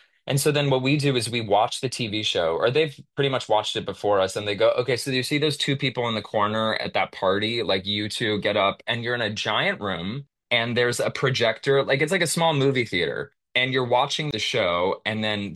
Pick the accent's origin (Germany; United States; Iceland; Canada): United States; San Jose, California; also born or lived in Boston; I was born in Boston and my extended family is all there, but I grew up mostly near like San Jose, like Bay Area, San